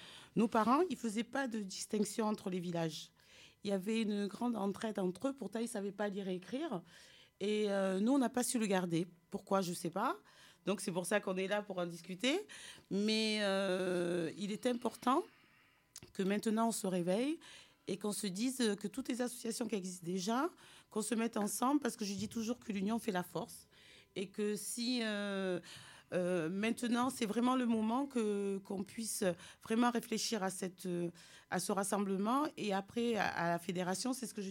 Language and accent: French; France; born there; moi, j'ai 53 ans, je suis née en France.